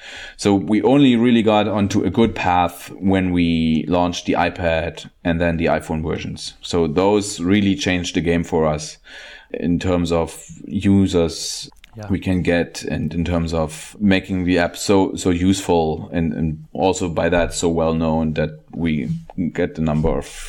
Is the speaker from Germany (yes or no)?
yes; Germany; I'm from Germany.